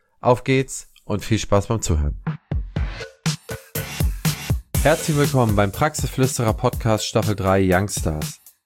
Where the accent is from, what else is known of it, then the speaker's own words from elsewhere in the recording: Schleswig-Holstein, Germany; Ich bin ja selber Holsteiner und wohne hier in Eckernförde, also ganz in der Nähe von Kiel.